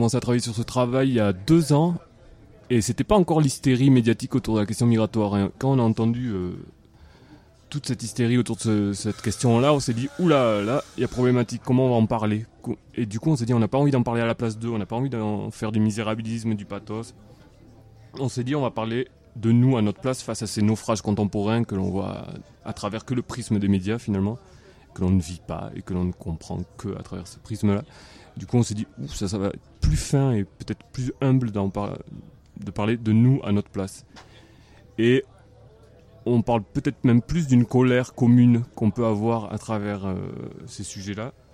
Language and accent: French; Nouvelle-Aquitaine, France; moi, je viens donc du Pays Basque, et à Baïgorri, un tout petit village